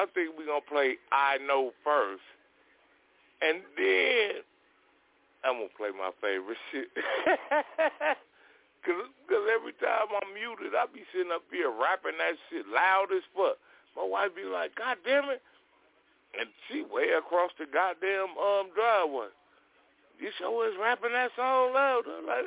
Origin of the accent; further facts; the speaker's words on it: Los Angeles, California, United States; Hell, I'm from Cali. I'm from South Central L.A.